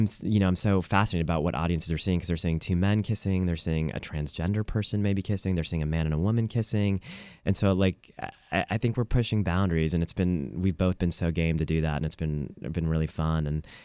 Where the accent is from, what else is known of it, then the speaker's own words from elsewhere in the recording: Ohio, United States; born there; also born or lived in Indiana / Texas / Florida; I was born in Ohio, and then we lived in Indiana, and then lived in Texas, and then we lived in Florida.